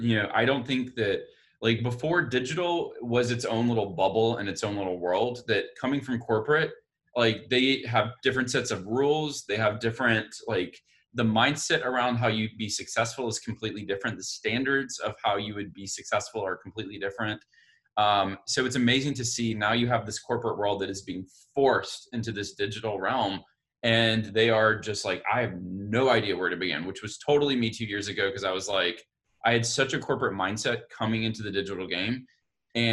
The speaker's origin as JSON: {"language": "English", "town": "Montgomery", "region": "Alabama", "country": "United States", "said": "I am from Montgomery, Alabama, and I was raised with this whole idea"}